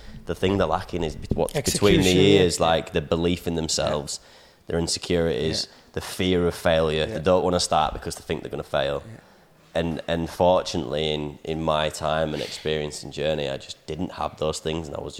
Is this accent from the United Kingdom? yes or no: yes; Leeds, Yorkshire and the Humber, United Kingdom; accent: Leeds; Mine's my own Leeds accent in my head when I'm talking to myself.